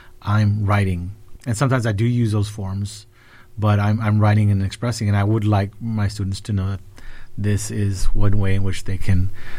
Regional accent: Texas, United States; You're stuck in the middle somewhere, and I'm from the Rio Grande Valley, which is the most middle you can think of.

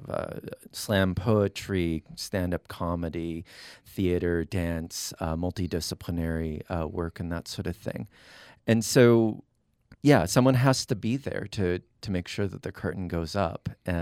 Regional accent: Montana, United States; So yes, I grew up in the Flathead tribe, which is also known as the Salish Kootenai tribe.

